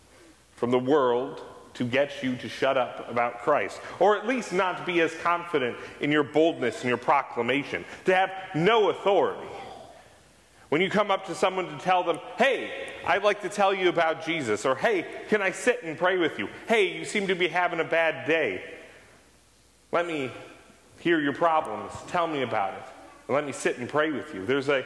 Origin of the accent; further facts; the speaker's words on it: Michigan, United States; now in South Carolina, United States; How it is here in South Carolina, but in my home state of Michigan